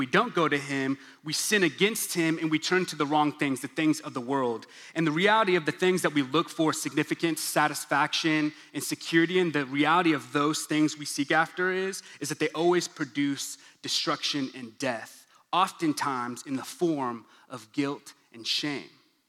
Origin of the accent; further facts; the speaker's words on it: Stillwater, Oklahoma, United States; I grew up in Stillwater, Oklahoma. Born and raised, went to OSU, go Pokes, poke them hard, poke them often.